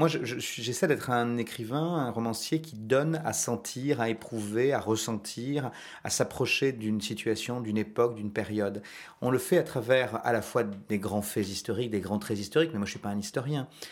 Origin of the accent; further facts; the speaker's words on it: France; moved away; j'ai quitté la France, je suis parti vivre ailleurs, à 9000 km de Paris, avec 9 heures de décalage horaire.